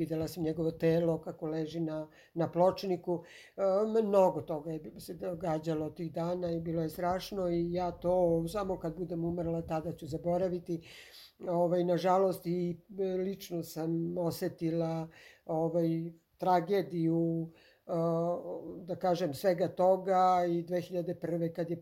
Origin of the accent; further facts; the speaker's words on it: Pristina, Kosovo; Ja sam bila u svom gradu, u Prištini, pretežno sam bila u svom stanu u Dardani na 6. spratu